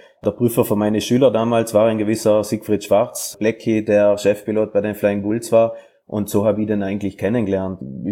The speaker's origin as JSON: {"language": "German", "region": "Trentino-Alto Adige", "country": "Italy"}